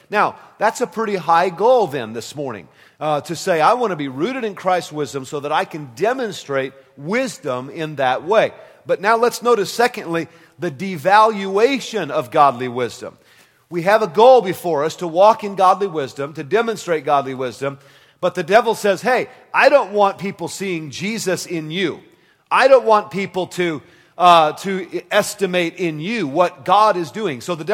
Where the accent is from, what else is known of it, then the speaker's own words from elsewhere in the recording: San Jose, California, United States; I'm from San Jose, California.